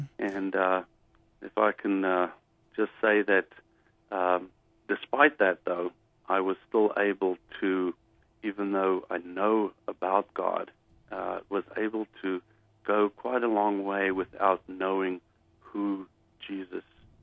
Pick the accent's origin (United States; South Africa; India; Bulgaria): South Africa; I grew up in the 80s in South Africa, which was still a racially divided country.